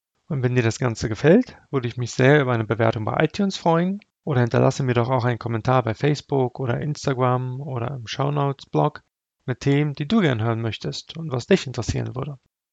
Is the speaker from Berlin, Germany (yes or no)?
yes; Berlin, Germany; ich habe eine Frau, ich habe zwei Kinder und ich komme ursprünglich aus Berlin.